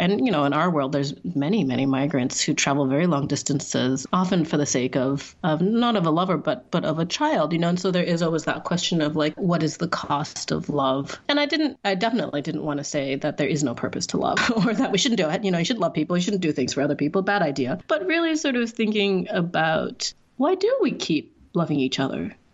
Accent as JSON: {"language": "English", "country": "Singapore", "tie": "born or raised there", "said": "a little bit drawn from my own experiences in growing up in Singapore, which is a place that changes at this sort of vast breakneck speed."}